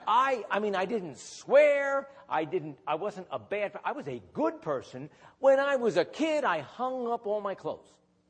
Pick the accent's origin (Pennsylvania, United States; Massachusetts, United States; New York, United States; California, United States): Pennsylvania, United States; Reading; assistant to the mayor of my hometown, which is Reading, Pennsylvania.